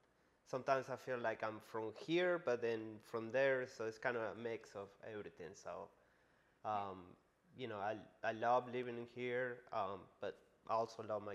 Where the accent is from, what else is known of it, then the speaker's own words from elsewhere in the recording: Uruguay; I'm original from Uruguay. Uruguay is way down there, South America, between Argentina and Brazil, just in case you don't know. It's a small little country, only like 3 million people.